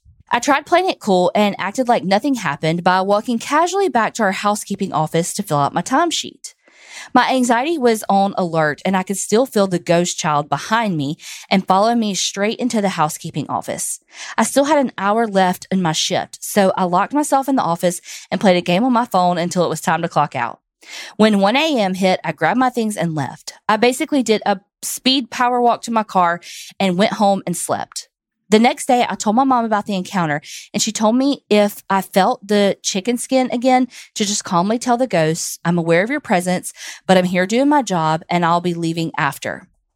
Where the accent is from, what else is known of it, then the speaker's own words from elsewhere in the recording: Kauana, Hawaii, United States; now in Henderson, United States; Kauana, Hawaii is my hometown, but now my family and I are now living in Henderson, Nevada.